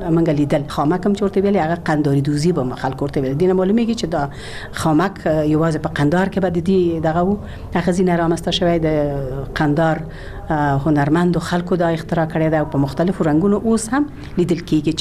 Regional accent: Ghazni, Afghanistan; born there; زه خو په غزنی کې زیږیدلې ما او د غزنی خلک مې لیدلې دي

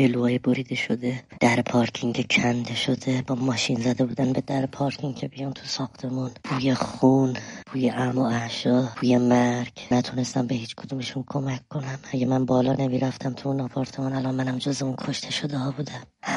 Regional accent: Tehran, Tehran Province, Iran; من از تهرانم،

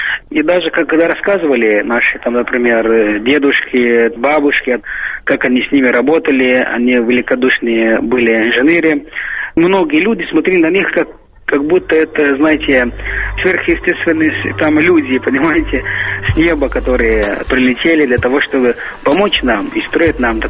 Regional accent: Aswan, Aswan Governorate, Egypt; Russian is a second language; Я асуанец из Асуана, неподалеку от Асуанской плотины.

